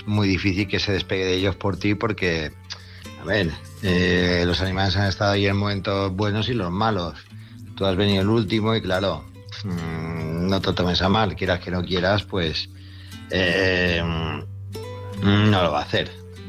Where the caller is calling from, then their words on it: Palma, Balearic Islands, Spain; de Palma Mallorca